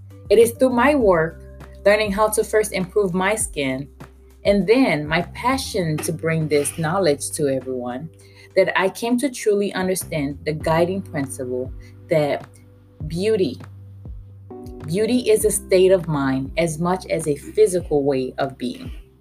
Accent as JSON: {"language": "English", "country": "Haiti", "said": "I am originally from Haiti."}